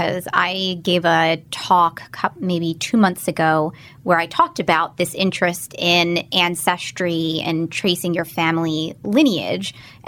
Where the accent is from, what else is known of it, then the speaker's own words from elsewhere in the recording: Philadelphia, Pennsylvania, United States; And growing up in the Philadelphia area, there's history all around you.